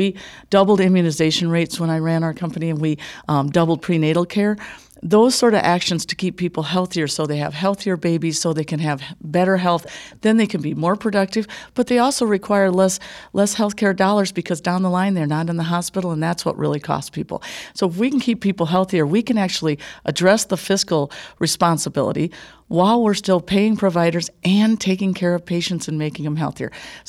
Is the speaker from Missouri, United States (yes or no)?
no; Waterloo, Iowa, United States; I come from Waterloo, originally Waterloo, Iowa, and big family.